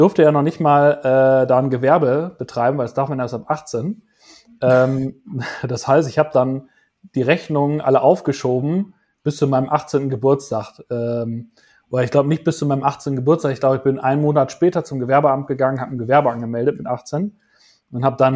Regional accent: Münster, North Rhine-Westphalia, Germany; wo ich aufgewachsen bin in Münster

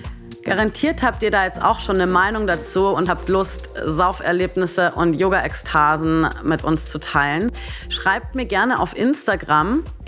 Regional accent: Bavaria, Germany; ich bin aus Bayern

